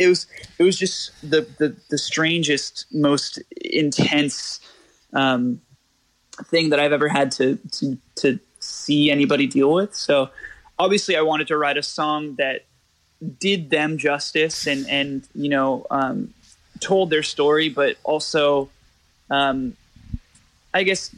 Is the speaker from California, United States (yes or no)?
yes; California, United States; She's from Florida. Obviously, I'm from California.